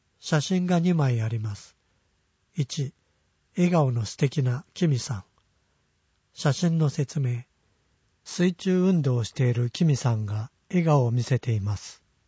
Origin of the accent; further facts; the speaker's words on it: Miyazaki, Japan; 子供の頃は宮崎に住んでいて、山でよく遊んでいたので